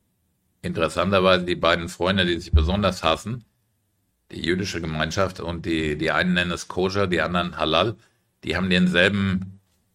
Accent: Frankfurt, Hesse, Germany; wenn ich in meiner Heimatstadt Frankfurt auf der Straße sitze

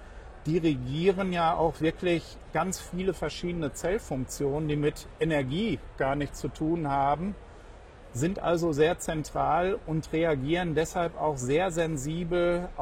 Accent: North Rhine-Westphalia, Germany; Ja, also die Mitochondrien, ich komme ja aus dem Pott.

